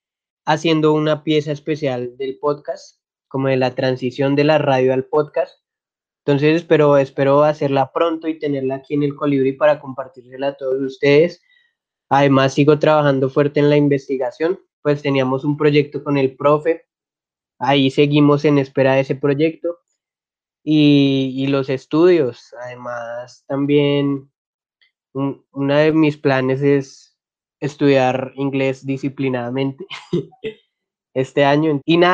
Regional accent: Boyacá, Colombia; Siempre de mi tierra, de Sutatensa, de Ramiriquí, de esas tierras tan maravillosas que nos presenta Colombia y Boyacá

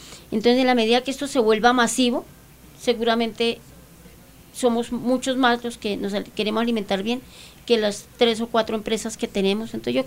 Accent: Boyacá, Colombia; Yo soy de Boyacá y allí nosotros no tenemos dos ni tres productos, son mucha la cantidad de productos.

